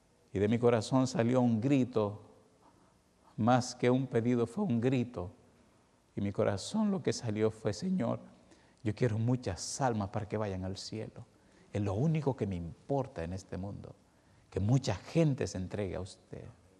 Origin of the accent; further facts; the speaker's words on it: Dominican Republic; siendo como soy, dominicano de sangre caliente